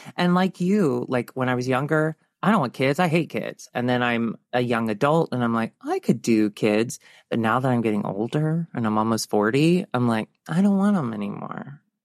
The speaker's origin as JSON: {"language": "English", "region": "the South", "country": "United States", "tie": "born or raised there", "said": "for our generation and growing up in the South"}